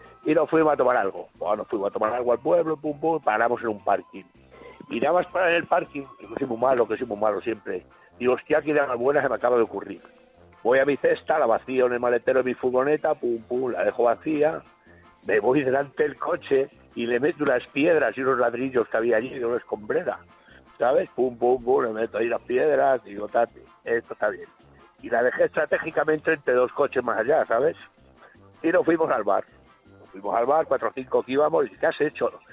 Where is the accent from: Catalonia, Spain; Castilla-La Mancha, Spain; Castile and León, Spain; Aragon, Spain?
Castilla-La Mancha, Spain; Brihuega; Yo soy de Brihuega